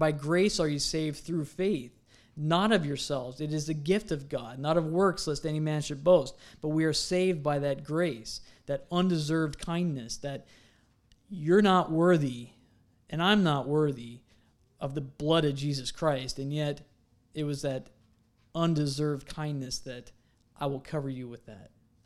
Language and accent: English; California, United States; And you know also that I grew up in California